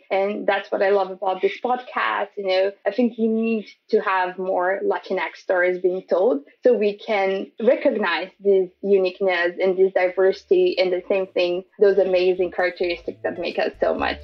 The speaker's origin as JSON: {"language": "English", "country": "Brazil", "tie": "born or raised there", "second_language": "English", "said": "Growing up in Brazil, I don't know how you felt, but I felt just a Brazilian."}